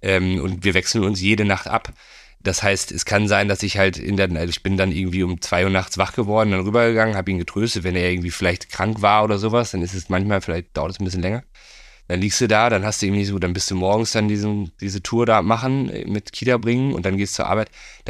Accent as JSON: {"language": "German", "town": "Bielefeld", "region": "North Rhine-Westphalia", "country": "Germany", "tie": "born or raised there", "said": "Ich bin aus Bielefeld, genau. Ich bin da geboren und da aufgewachsen auch."}